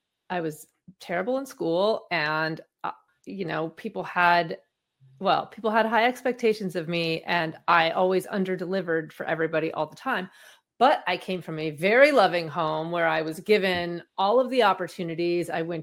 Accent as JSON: {"language": "English", "region": "California", "country": "United States", "tie": "born or raised there", "said": "so I grew up in the Bay Area and I was grew up around really smart people"}